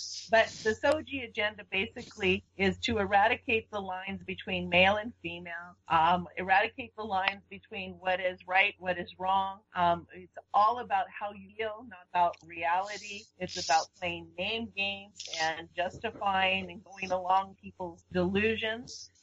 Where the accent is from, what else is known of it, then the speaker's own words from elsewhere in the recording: British Columbia, Canada; one of the big challenges we as British Columbians have had